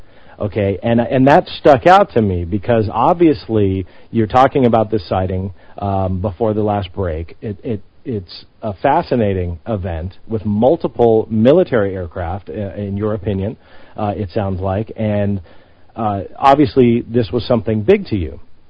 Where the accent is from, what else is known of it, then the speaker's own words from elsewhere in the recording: Northridge, California, United States; I grew up in Northridge, California. It's right next to Van Nuys.